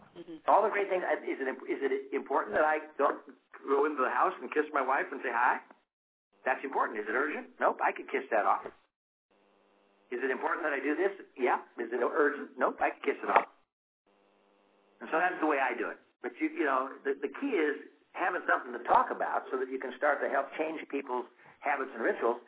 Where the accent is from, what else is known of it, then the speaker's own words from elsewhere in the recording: St. Joseph, Illinois, United States; St. Joseph, Illinois, which is basically Champaign, Illinois, right in the middle of the state. So we're 2 hours from Chicago, an hour and 15 minutes from Indy, two and a half hours from St. Louis.